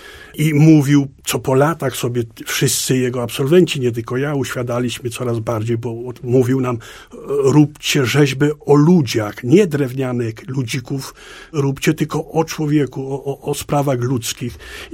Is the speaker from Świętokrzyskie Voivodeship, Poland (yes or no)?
yes; Świętokrzyskie Voivodeship, Poland; z moich stron właśnie, z mojej gminy Tokarnia